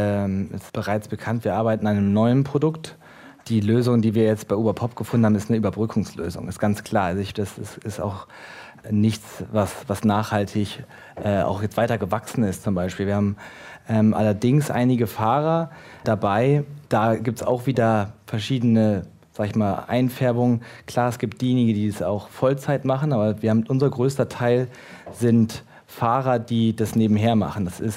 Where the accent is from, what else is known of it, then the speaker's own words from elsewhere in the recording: Germany; Ich bin Deutscher, ich möchte genauso, dass unsere Werte hier auch verankert sind.